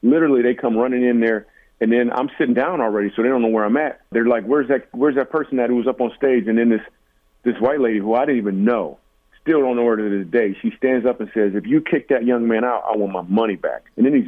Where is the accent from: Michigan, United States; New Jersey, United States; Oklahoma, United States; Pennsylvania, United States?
Michigan, United States; Grand Rapids; I grew up in Grand Rapids, Michigan.